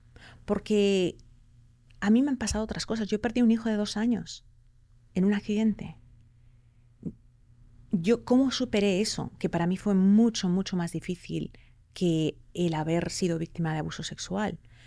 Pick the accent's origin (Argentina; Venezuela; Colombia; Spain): Spain; moved away; yo, de hecho, me fui de España por la situación que yo había vivido.